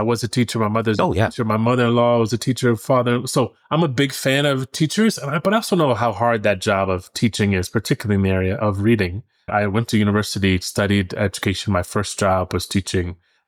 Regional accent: Cleveland, Ohio, United States; I'm from Cleveland, Ohio, so my vocabulary is driven by my hometown.

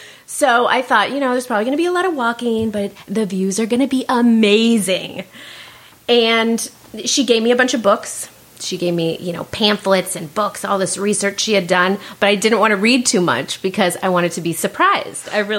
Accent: California, United States; I grew up in Orange County. Like, I had jean shorts and a bathing suit.

